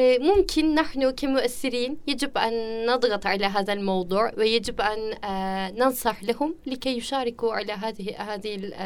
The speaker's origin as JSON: {"language": "Arabic", "region": "Black Sea Region", "country": "Turkey", "second_language": "Arabic", "said": "وعندما أقول أنا من البحر الأسود"}